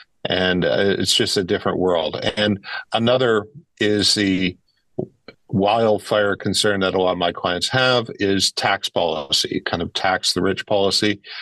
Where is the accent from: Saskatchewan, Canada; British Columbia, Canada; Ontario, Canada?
Ontario, Canada; Windsor; I'm a child of the auto industry. I grew up in Windsor, Ontario.